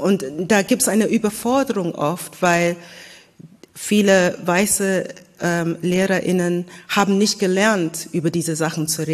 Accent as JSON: {"language": "German", "country": "United Kingdom", "second_language": "German", "moved": "yes", "lives_now": "Germany", "said": "weil ich tatsächlich aus Großbritannien kam. Also für mich war das eine, das hat einfach besser gepasst für mich, dass ja, das stimmt, das ist nicht meine Sprache, das ist nicht meine Kultur"}